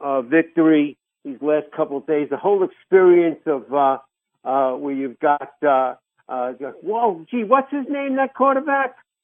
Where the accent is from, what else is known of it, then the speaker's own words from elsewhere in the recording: New York, United States; accent: New York; Even though, again, I'm a New Yorker, still practicing my New York accent.